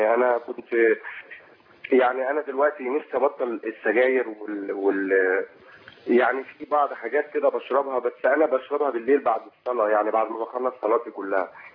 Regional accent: Egypt; now in Libya; أنا من مصر بس قاعد في ليبيا.

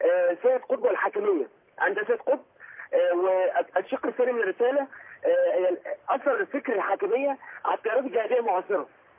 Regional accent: Egypt; انا طالب مصري دفعه 2011

